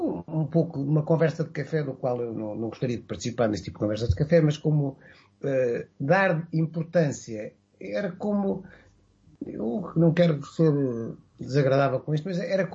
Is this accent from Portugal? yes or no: yes; Viseu, Centro, Portugal; não sou ilhavense, não sou aveirense, não sou distrito de Aveiro, sou beirão, sou de Viseu. Portanto, estou aqui há 30 e poucos anos